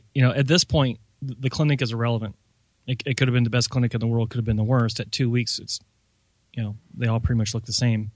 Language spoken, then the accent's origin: English; Tennessee, United States; I just thought of where I grew up in Tennessee, the area. It's got about 120,000 people combined in just a couple of small towns.